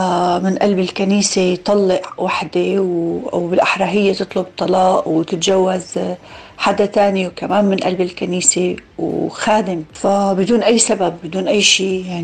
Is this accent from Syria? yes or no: yes; Syria; moved away as an adult; also born or lived in Lebanon; طلعنا من سوريا بال 2012، قعدنا بلبنان سنتين.